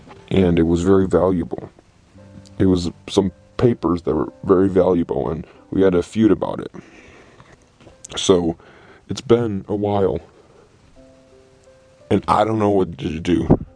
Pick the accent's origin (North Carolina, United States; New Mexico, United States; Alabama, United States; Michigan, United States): New Mexico, United States; I am a lawyer from New Mexico.